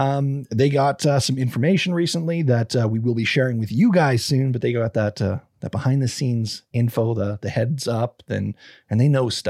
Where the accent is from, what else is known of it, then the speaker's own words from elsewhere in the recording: Canada; I'm not Spanish speaking. So I want to apologize in advance. It is not my tongue. I am Canadian.